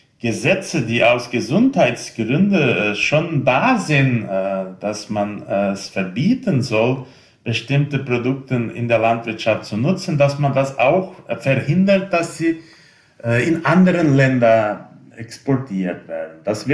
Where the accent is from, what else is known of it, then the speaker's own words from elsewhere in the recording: Brazil; Und in anderen Teilen der Welt, wie bei uns in Brasilien, werden dann weiter genutzt.